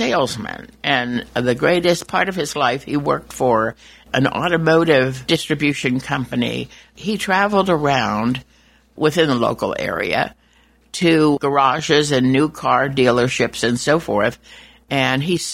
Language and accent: English; Allentown, Pennsylvania, United States; Allentown, Pennsylvania is my hometown.